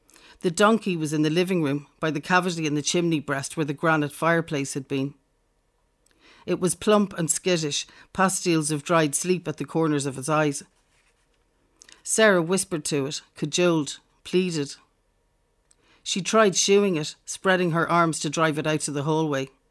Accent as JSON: {"language": "English", "region": "Northern Ireland", "country": "United Kingdom", "said": "I come from the north originally. It's not really very detectable from my accent anymore, but I come from the north originally."}